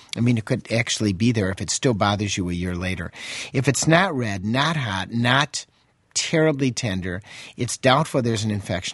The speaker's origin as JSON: {"language": "English", "region": "Wisconsin", "country": "United States", "said": "I mean, I'm from Wisconsin, where not drinking milk is akin to communism."}